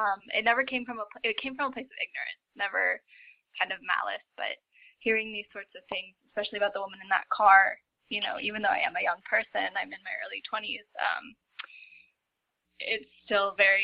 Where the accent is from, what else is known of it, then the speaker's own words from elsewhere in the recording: Orange County, California, United States; I'm from Orange County. That's in California. It's a very privileged place to come from.